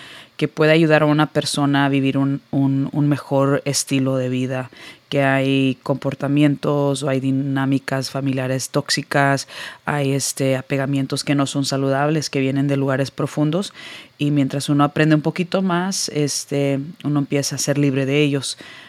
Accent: Houston, Texas, United States; Soy originaria de Houston, Texas. Crecí en un ambiente no muy saludable, sino altamente tóxico

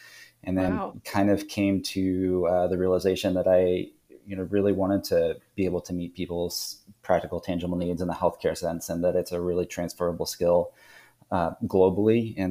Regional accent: Southeast, United States; now in California, United States; I'm originally from the Southeast, but live in California now

